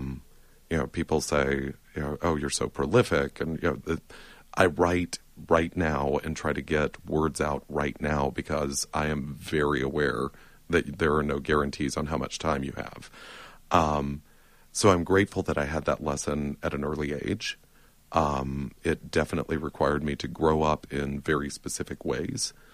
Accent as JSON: {"language": "English", "town": "Kosciusko", "region": "Mississippi", "country": "United States", "tie": "born or raised there", "lives_now": "Atlanta, United States", "said": "I grew up in Kosciuszko, Mississippi."}